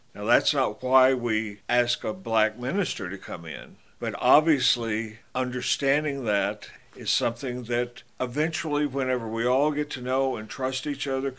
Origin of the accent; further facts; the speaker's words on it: the South, United States; To me, being a Southerner, and I'm 70 years old and grew up in the South, and so I saw the opposite.